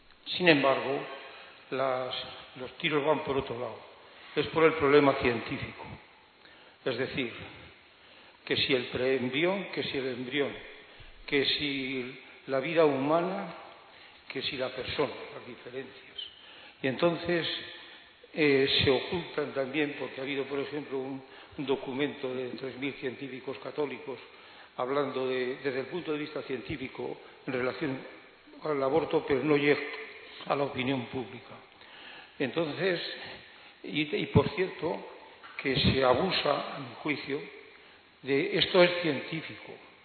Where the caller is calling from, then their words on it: Barcelona, Catalonia, Spain; estoy en Barcelona, soy de San Juan de Dios.